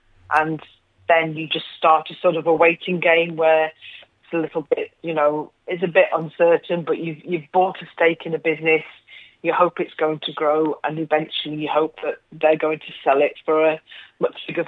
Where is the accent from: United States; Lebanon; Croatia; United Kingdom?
United Kingdom; Northern Ireland; Although, as you say, I am from County Tyrone, but my heart's in Donegal.